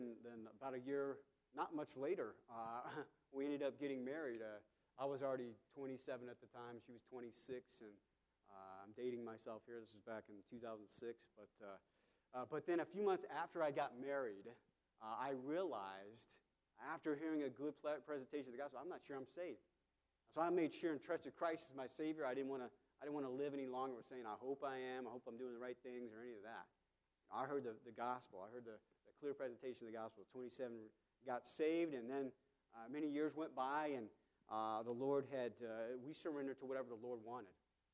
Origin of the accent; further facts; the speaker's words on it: Tennessee, United States; And but I'm originally from Tennessee